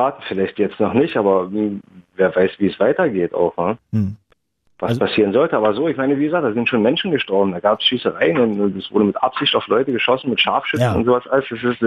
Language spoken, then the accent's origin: German; Crimea, Ukraine; wenn ich da lebe und es ist meine Heimat halt, wo ich groß geworden bin